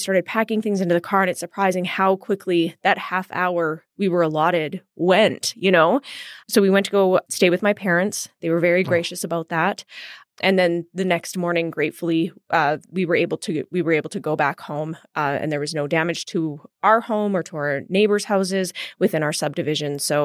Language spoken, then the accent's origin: English; Edmonton, Alberta, Canada; And I grew up in Edmonton, and so I you know, I don't want to date myself